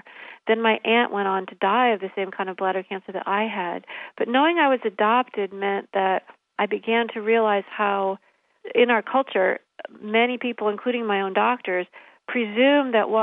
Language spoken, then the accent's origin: English; Illinois, United States; I went back to my hometown, a highly industrialized area along the Illinois River